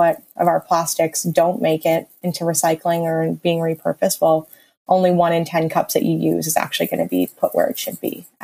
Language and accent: English; Newfoundland and Labrador, Canada; growing up in Newfoundland, even I remember when I lived in Newfoundland, you know, in high school, everything just went in the garbage.